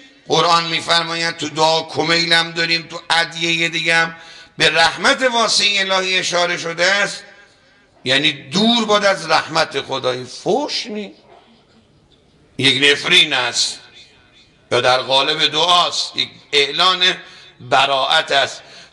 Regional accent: Iran; که ما ایرانی هستیم، مال این مملکتیم

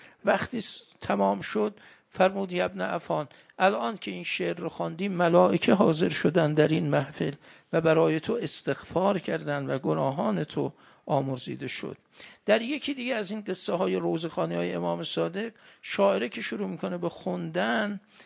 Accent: Mashhad, Razavi Khorasan, Iran; بالاخره ما مشهدیم

